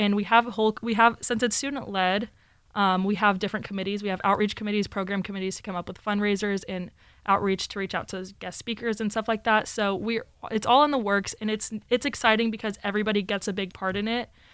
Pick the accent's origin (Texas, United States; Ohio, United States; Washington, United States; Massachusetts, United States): Texas, United States; Houston; So I'm from Houston, Texas, originally